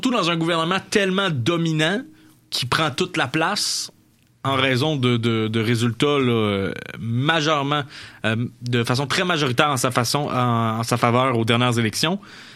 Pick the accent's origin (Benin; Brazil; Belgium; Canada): Canada; Quebec; En tant que Québécois, homme blanc, là, par exemple, là, cisgenre